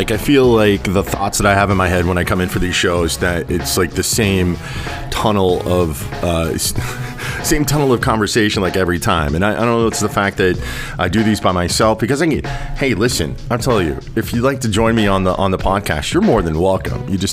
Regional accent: Topeka, Kansas, United States; I went back to my hometown of in Topeka.

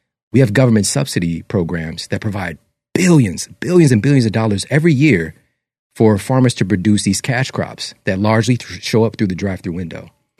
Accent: St. Louis, Missouri, United States; were born and raised in St. Louis? Yeah.

